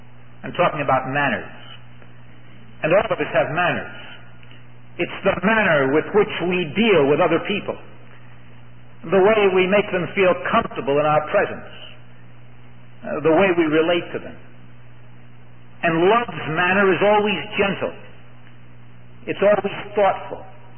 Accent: New York City, New York, United States; born or raised there

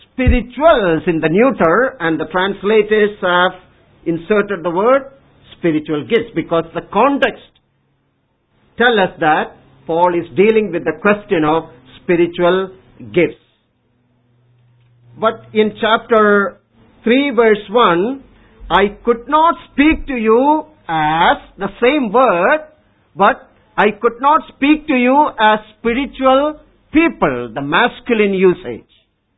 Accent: Kerala, India; first language Malayalam; English is a second language; In my mother tongue, you know, Malayalam language, verse 4 reads, Kripavaram, which means grace gift.

